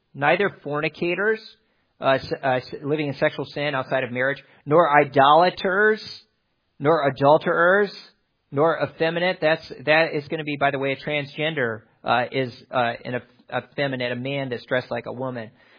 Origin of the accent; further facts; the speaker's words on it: Milwaukee, Wisconsin, United States; At the Milwaukee Zoo where I grew up in Wisconsin, and as a child, we lived pretty close to the Milwaukee Zoo.